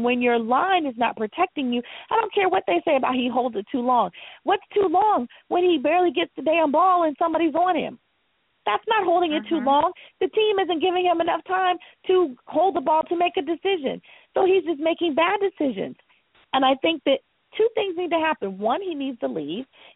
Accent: the South, United States; I'm from the South originally, so I love the Big Easy.

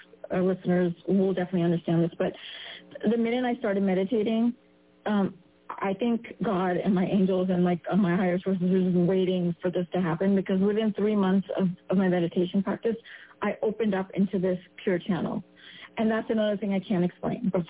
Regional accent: United States; Even being East Indian myself, born and raised in America, but in India, Reiki is a big thing.

